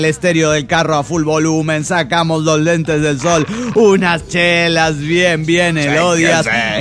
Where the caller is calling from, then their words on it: State of Mexico, Mexico; del Estado de México.